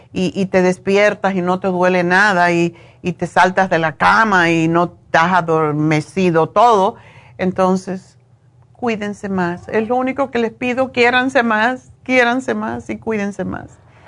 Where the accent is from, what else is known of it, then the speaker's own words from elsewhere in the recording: Cuba; Cuando era chica comíamos puerco en Cuba todo el tiempo.